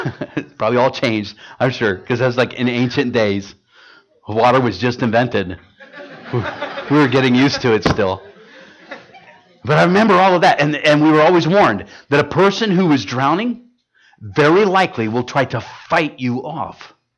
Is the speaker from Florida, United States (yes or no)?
no; Huntington Beach, California, United States; You know, I was raised in Huntington Beach. I remember going to Huntington Beach High School.